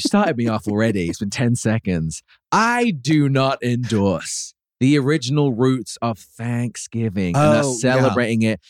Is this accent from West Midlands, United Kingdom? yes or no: yes; Birmingham, West Midlands, United Kingdom; I grew up in Birmingham and it's like Muslim, Hindu, Sikh.